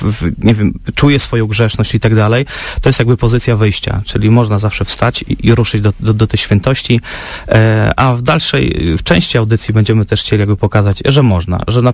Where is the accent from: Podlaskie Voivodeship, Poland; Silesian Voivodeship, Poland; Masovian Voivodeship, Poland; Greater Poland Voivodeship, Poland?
Podlaskie Voivodeship, Poland; jestem zwykły chłopak z Podlasia